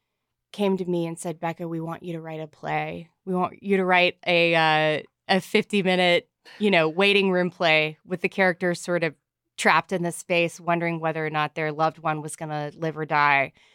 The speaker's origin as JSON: {"language": "English", "region": "the South", "country": "United States", "said": "I feel like there's a lot of like people writing about the South who have never lived here"}